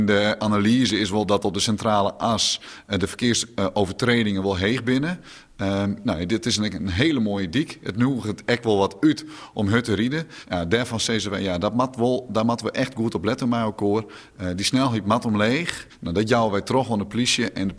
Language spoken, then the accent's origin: Dutch; Friesland, Netherlands; Wij weten ook dat wij op bijgelijks een aantal dieken toch wel hut rieden met elkaar als Friesen.